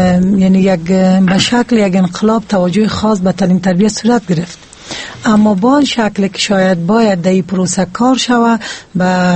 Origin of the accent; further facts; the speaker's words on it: Paktika, Afghanistan; بالاخره به ولایت خودم که بسیار مثال خوب است که اولین ولایت میگیم که ولایت پکتیکا